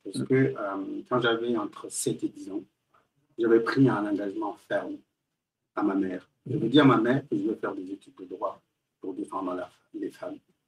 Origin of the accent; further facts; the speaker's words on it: Guinea; first language French; moved away as an adult; now in Strasbourg, France; après un premier diplôme obtenu en Guinée. Et donc, c'est à ce titre que je suis arrivé en France, mais notamment à Strasbourg.